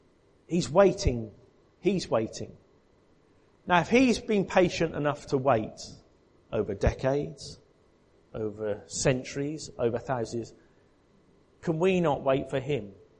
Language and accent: English; England, United Kingdom; Now, we're not meant to say this because we're English.